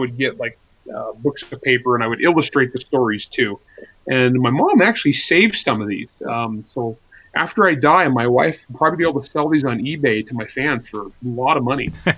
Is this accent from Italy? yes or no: yes; Italy; I grew up in Italy. It was a pretty rough place. We were, poor dairy farmers